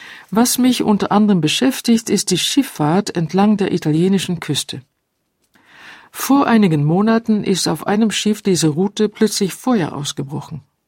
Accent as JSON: {"language": "German", "region": "West coast", "country": "Netherlands", "tie": "born or raised there", "second_language": "German", "moved": "yes", "lives_now": "Germany", "said": "denn ich bin an der Westküste der Niederlande aufgewachsen, wo ich sowohl am Strand als im Meer öfters Quallen begegne."}